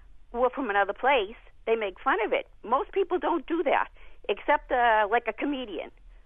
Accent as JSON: {"language": "English", "town": "Boston", "region": "Massachusetts", "country": "United States", "accent": "Boston", "said": "But I thought I'd get rid of my Boston accent, took a couple of classes, and I decided I like my Boston accent, and most people like it."}